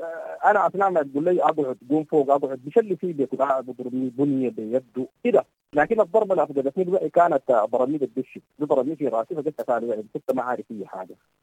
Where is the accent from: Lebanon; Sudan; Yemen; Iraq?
Sudan; نحن كشعب سوداني